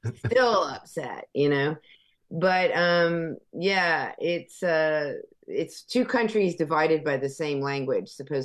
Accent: United States; now in Tennessee, United States; So, you know, there's that London gray, and I'm originally from Florida, Georgia.

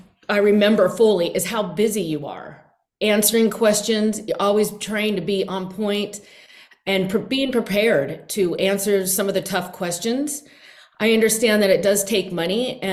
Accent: Anchorage, Alaska, United States; Well, I was born and raised in Anchorage, and I went to all the public schools here in Anchorage.

